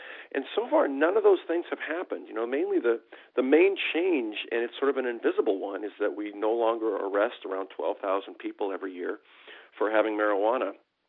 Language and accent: English; Washington, United States; In Washington, my home state, we hadn't regulated medical marijuana